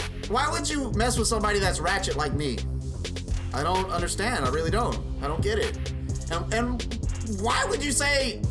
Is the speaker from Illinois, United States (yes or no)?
no; Las Vegas, Nevada, United States; I come from Vegas. Land of the mob, land of the mafia.